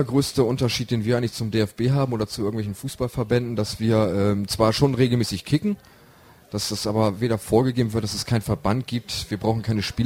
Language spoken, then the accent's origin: German; Bremen, Germany; now in Ulm, Germany; ich komme aus Bremen. Ich bin vor 5 Jahren erst nach Ulm gekommen